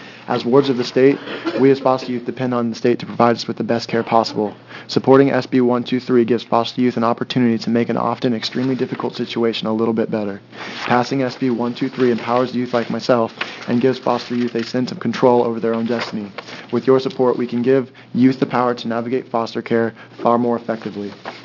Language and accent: English; Philomath, Oregon, United States; my brother and I were placed in a new foster home in my hometown of Philomath. Philomath is a small town of about 5,000 people west of Corvallis.